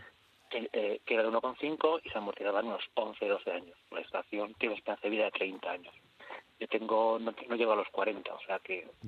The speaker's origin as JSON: {"language": "Spanish", "town": "Madrid", "region": "Community of Madrid", "country": "Spain", "said": "Yo soy de Madrid, vivo a la altura de Alcalá de Henares, en un pueblito que está muy cerca, San Pedro Lomosa"}